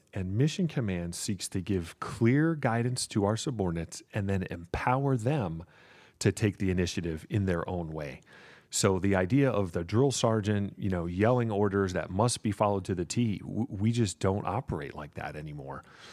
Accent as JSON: {"language": "English", "town": "New Haven", "region": "Connecticut", "country": "United States", "tie": "born or raised there", "said": "I grew up in New Haven, Connecticut."}